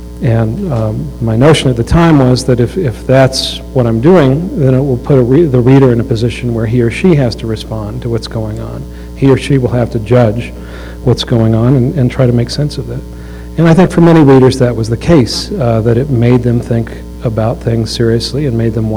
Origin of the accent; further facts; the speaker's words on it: Utah, United States; I really felt like I was raised in Utah Valley, that I was not exposed to a lot of things going on in the world.